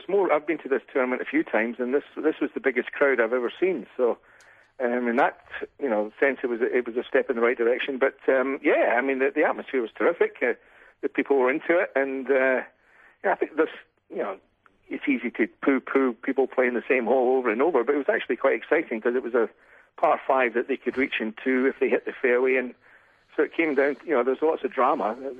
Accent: Scotland, United Kingdom; There was a bunch of guys from my hometown in Scotland.

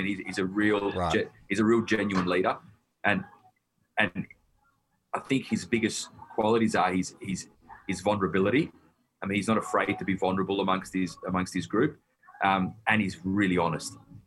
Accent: Victoria, Australia; I'm a Wog from the Western Suburbs.

